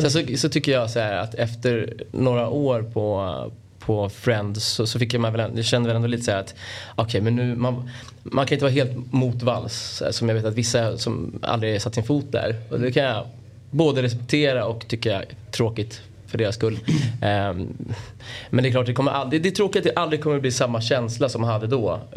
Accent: Stockholm, Stockholm County, Sweden; Nej, men jag är från Bromma, precis på gränsen till Solna. Mitt emot Huvudsta.

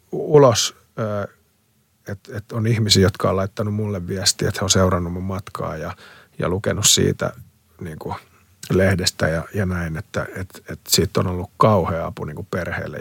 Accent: Colombia; Finnish is a second language; mä oon niinku

